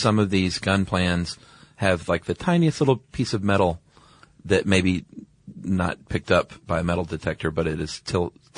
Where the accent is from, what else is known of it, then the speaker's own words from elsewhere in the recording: San Francisco, California, United States; I wanted to burst into the podcast room and tell you about the Wild Parrots of San Francisco, my hometown.